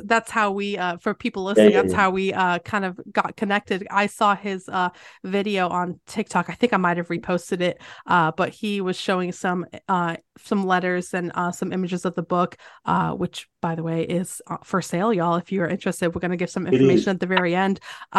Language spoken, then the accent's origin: English; United States; also born or lived in England; So I actually am English. I was raised in America, so I didn't get I didn't get the English schooling.